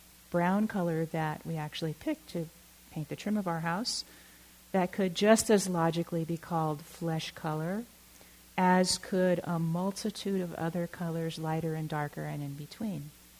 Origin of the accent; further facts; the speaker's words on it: Oakland, California, United States; I was born and raised in Oakland. My partner was born and raised in Oakland.